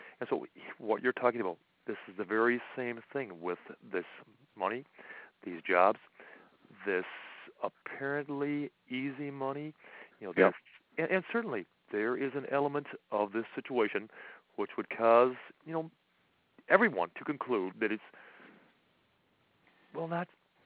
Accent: New York, United States; also born or lived in Wisconsin; I was born out in Wisconsin, but I grew up in the St. Lawrence River Valley on the New York State part of the St. Lawrence River Valley.

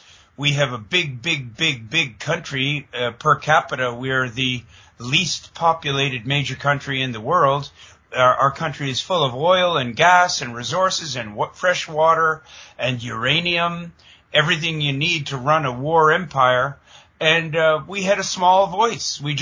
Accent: Canada; moved away as an adult; I'm a Canadian of ethnic Serb origin. I grew up in Canada. I left Canada after putting two police in prison and went to Asia. Ended up in Japan

